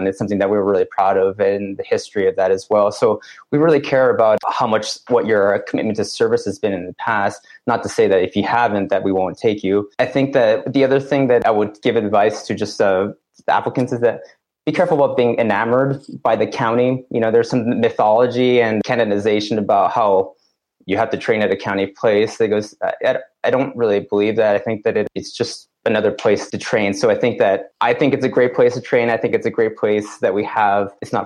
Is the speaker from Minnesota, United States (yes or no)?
no; California, United States; now in Los Angeles, United States; I grew up in Northern California. Everyone from Northern California can tell you that we're bred to hate people from LA.